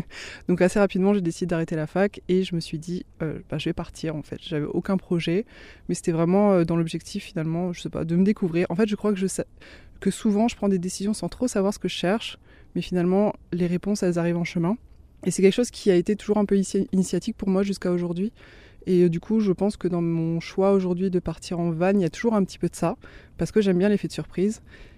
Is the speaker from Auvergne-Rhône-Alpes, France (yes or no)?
no; Grand Est, France; je viens d'Alsace, j'ai 34 ans, j'ai grandi près de Colmar en Alsace.